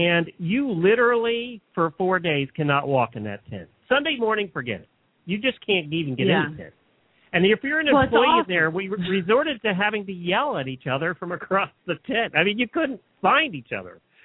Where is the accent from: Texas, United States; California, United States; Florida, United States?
Florida, United States; Ocala; Well, it's Rolex Friday, and … from Ocala, Florida.